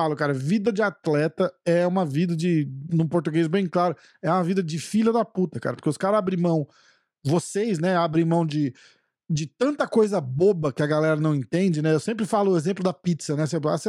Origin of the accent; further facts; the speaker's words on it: São Paulo, Brazil; eu sou de São Paulo. Eu fico entre São Paulo e Guarujá, onde meu pai mora